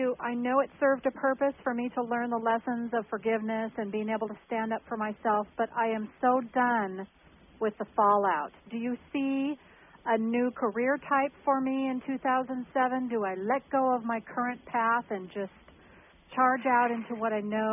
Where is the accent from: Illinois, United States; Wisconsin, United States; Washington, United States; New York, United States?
Washington, United States; Olympia; I'm from Olympia, Washington.